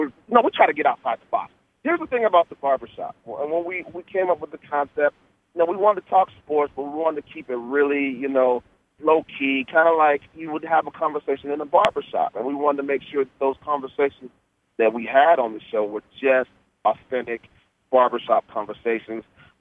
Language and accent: English; Texas, United States; also born or lived in Arkansas / Canada; I moved here from Texas. So I was actually born in Arkansas, lived in Texas. I actually spent some time in Canada as well. But I know growing up in Texas